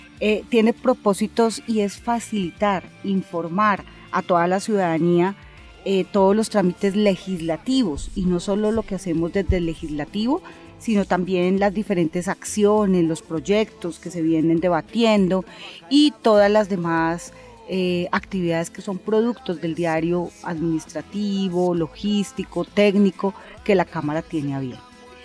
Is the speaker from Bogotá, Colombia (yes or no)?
yes; Bogotá, Colombia; como boyacense, como bogotana, mujer trabajadora